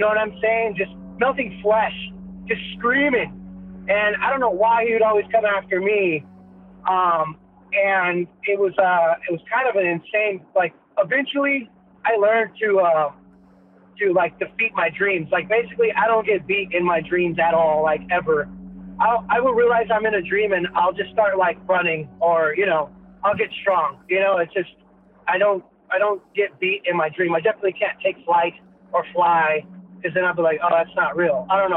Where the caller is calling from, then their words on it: San Diego, California, United States; from San Diego, right here in California.